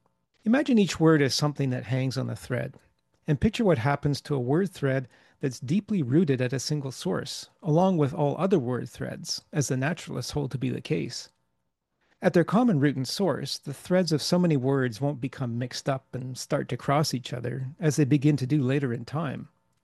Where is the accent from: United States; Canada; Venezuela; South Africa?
Canada; I'm Canadian, and in Canada we have 10 provinces and 2 territories